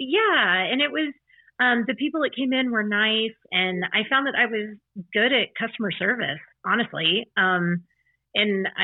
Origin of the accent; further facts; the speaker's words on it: Dallas, Texas, United States; I'm from Texas originally. I'm from Dallas.